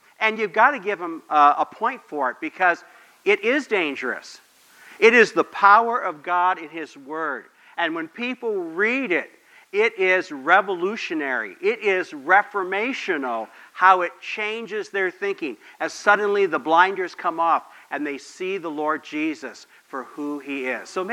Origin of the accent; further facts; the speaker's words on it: United States; You and I are so spoiled to be born and raised in America